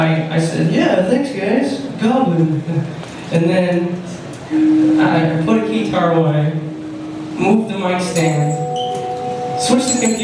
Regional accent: Columbus, United States; We're from Columbus.

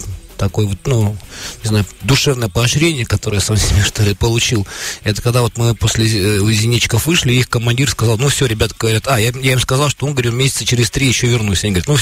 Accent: Asbest, Sverdlovsk Oblast, Russia; И ко мне, например, даже два военнослужащих из моего родного города Асбеста подошло родом.

